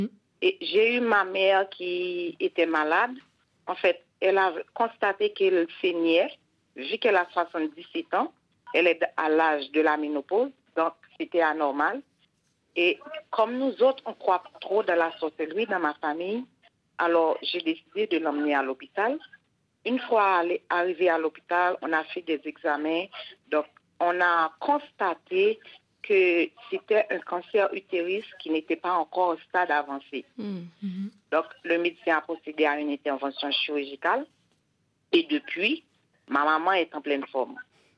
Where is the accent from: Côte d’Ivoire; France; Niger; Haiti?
Haiti; chez nous en Haïti